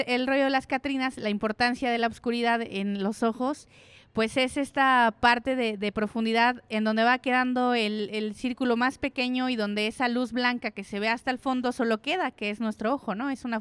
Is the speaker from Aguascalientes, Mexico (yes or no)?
no; Coyoacán, Mexico City, Mexico; ahí en la delegación Coyoacán, que es de donde yo vengo y de donde participo activamente